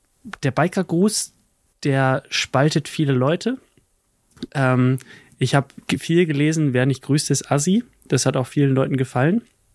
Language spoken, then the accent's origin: German; Lower Saxony, Germany; Ich als Niedersachse bin stolz auf dich.